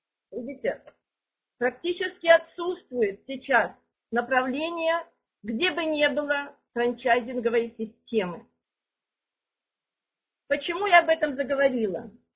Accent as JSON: {"language": "Russian", "country": "Ukraine", "tie": "born or raised there", "also_born_or_lived": "Krasnoyarsk", "moved": "as an adult", "lives_now": "Germany", "said": "Родилась на Украине. 40 лет я прожила даже более на Украине. 11 лет я прожила в Красноярске, в Сибири. Очень дорогие воспоминания о Красноярске у меня. И сейчас 16 лет я уже живу Германию."}